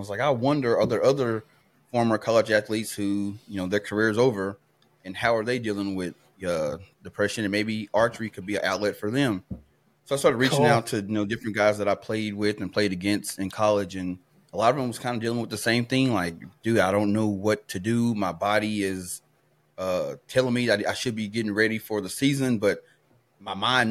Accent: Texarkana, Texas, United States; Yeah, right now I'm back in Texas, Texarkana, Texas, my hometown.

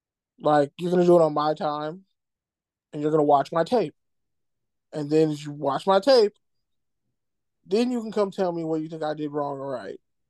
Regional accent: California, United States; And I'm from Cali. I watched both those cats.

